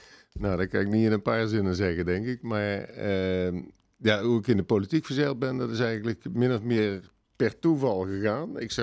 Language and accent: Dutch; Roosendaal, North Brabant, Netherlands; now in Baarle-Nassau, Netherlands; Ik ben geboren in Roosendaal. Roosendaal en Nispe officieel.